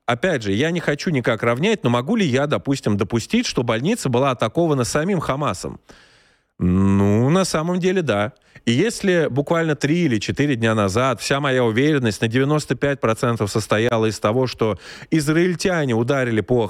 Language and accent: Russian; Russia; Возможно, они видели, что я из России